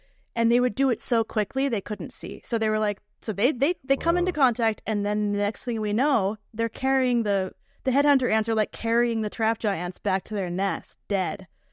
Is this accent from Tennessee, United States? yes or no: no; Florida, United States; these are special to me because they're from Florida and I'm from Florida.